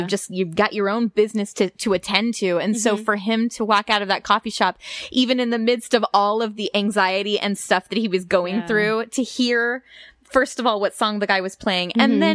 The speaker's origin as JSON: {"language": "English", "town": "New York City", "region": "New York", "country": "United States", "said": "it's hard as a New Yorker."}